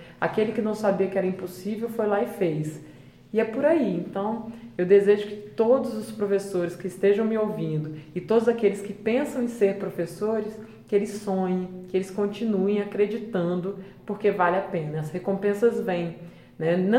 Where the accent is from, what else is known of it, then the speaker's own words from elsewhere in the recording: Serra, Espírito Santo, Brazil; Então eu cresci muito em Central Carapina